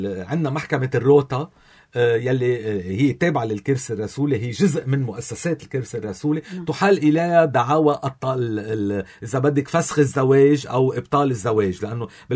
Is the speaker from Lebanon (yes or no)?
yes; Lebanon; نحن عندنا بلبنان